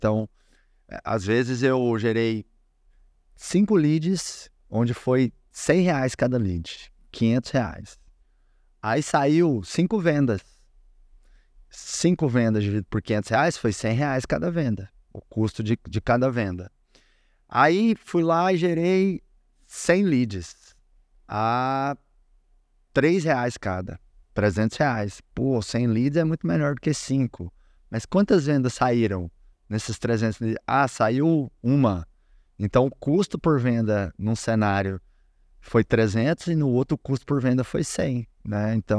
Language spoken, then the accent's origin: Portuguese; Goiás, Brazil; born there; now in São Paulo, Brazil; lá onde eu nasci, no interiorzão de Goiás